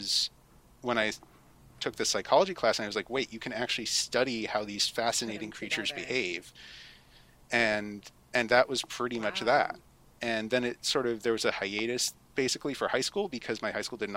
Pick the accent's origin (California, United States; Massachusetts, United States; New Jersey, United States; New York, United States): Massachusetts, United States; Boston; So I grew up in Boston, and I knew that I wanted to study psychology from age 14.